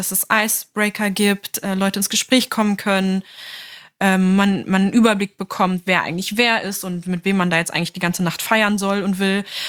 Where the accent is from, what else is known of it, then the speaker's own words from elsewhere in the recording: Lower Saxony, Germany; Niedersachsen, wo ich herkomme.